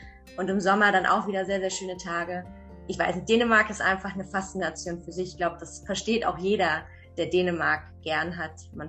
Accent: Berlin, Germany; ich komme ursprünglich eigentlich aus Berlin, also ich bin ein typisches Großstadtkind

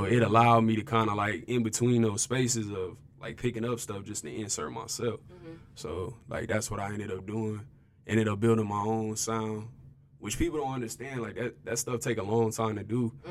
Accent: Peoria, Illinois, United States; Yeah, born and raised from Peoria. I'm actually from Peoria, Illinois.

